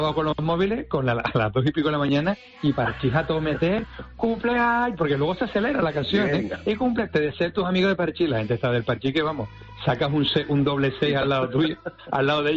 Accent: Canary Islands, Spain; nosotros somos canarios, estamos esto, entrenados

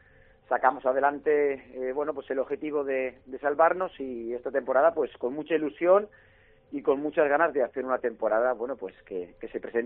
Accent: Balearic Islands, Spain; born there; yo soy mallorquín de nacimiento, naturalmente me siento muy allí, toda mi familia es de allí

